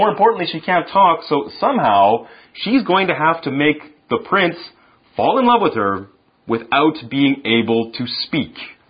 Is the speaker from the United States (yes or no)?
no; Canada; now in Taiwan; I'm from Canada as well, and I love living in Taiwan, but of course, I give up living close to my family, who are about 12,000 kilometers away.